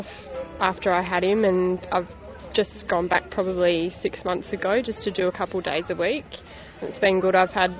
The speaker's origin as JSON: {"language": "English", "town": "Mildura", "region": "Victoria", "country": "Australia", "said": "from Mildura."}